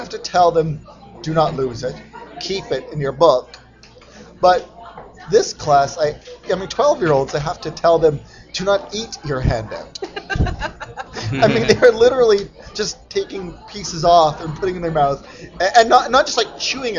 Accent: Canada; I'm Canadian, so I just don't think I could ever do that in a billion years.

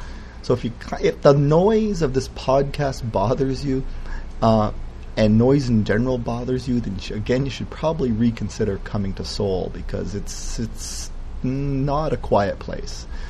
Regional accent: Canada; now in United States; Like as a Canadian, I even found this when I moved to America

